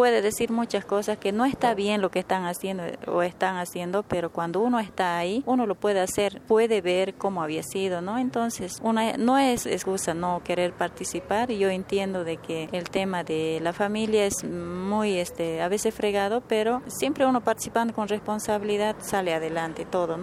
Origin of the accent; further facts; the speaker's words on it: Rodelajitas, Tarija, Bolivia; yo vengo de la comunidad de Rodelajitas, municipio de Entre Ríos.